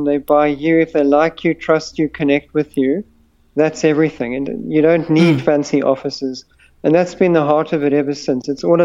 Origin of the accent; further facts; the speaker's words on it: George, Western Cape, South Africa; I grew up in the Garden Route and finished school in George, and then landed up at Cape Town University